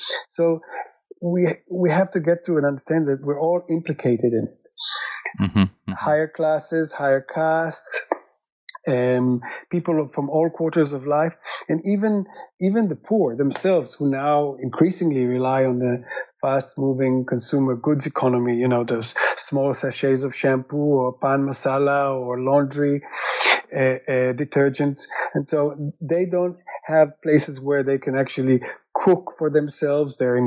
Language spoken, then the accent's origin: English; Israel; moved away as an adult; I'm originally from Israel